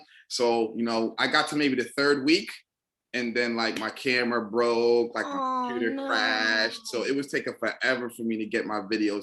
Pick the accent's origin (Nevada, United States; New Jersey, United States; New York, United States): New Jersey, United States; Irvington; I'm from Irvington, New Jersey. That's not where I reside now, but okay. I'm from Irvington, New Jersey.